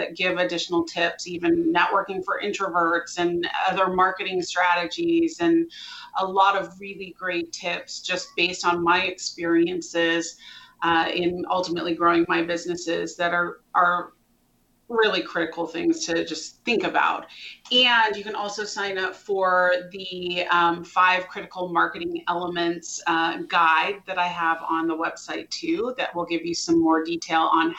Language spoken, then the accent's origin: English; Montana, United States; but I am from Montana. So I've had Rocky Mountain oysters before.